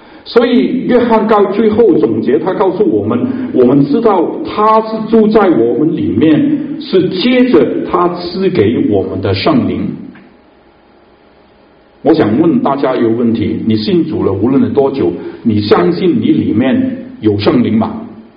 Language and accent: Chinese; Hainan, China; 好像我是海南，我是讲海南话啊